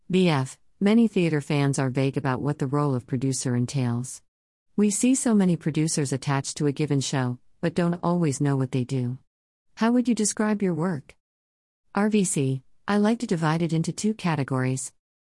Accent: Pittsburgh, Pennsylvania, United States; I grew up in Pittsburgh, which has a very vibrant art scene.

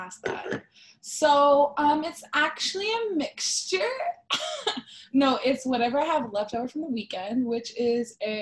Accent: Ottawa, Ontario, Canada; So originally, well, just to like simplify things, I'm from Ottawa, Canada, in the Great White North.

